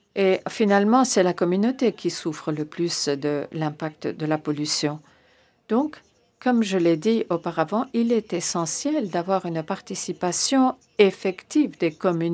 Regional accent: Chile; Moi, je viens du Chili.

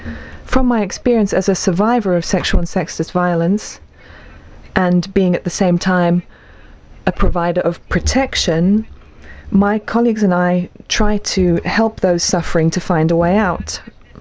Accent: Guinea; now in Germany; I'm a refugee from Guinea. I was an unaccompanied girl in Germany, in Dortmund.

